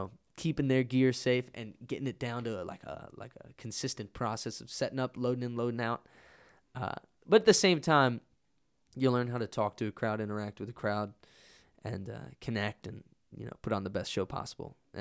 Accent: West Virginia, United States; I love saying I'm from West Virginia because it's, there's not many people out touring, I guess, compared to other states, as West Virginia.

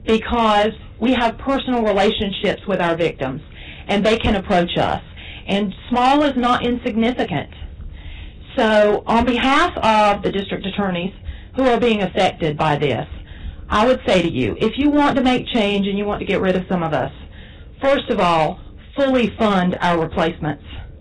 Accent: North Carolina, United States; So I'm afraid my little citizens in Hoke County would be forgotten. That is my hometown.

